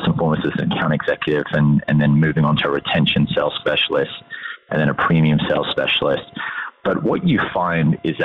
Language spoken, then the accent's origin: English; South East England, United Kingdom; now in United States; so I am born and raised in Kent, England, so about 40 minutes south of London.